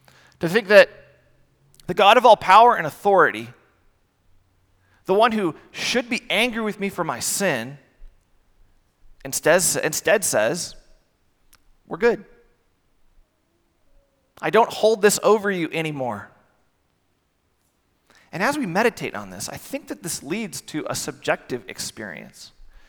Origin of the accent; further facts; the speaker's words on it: United States; Yet how easy is it for me as an American to take for granted the rights and privileges that I have as a citizen of this country?